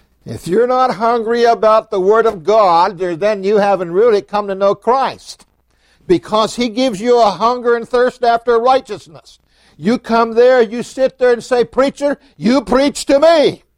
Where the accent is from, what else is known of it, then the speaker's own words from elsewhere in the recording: Lewisburg, United States; born there; But I was near a place where I was born physically today in Lewisburg. And I was also, the Lord saved me in the same place.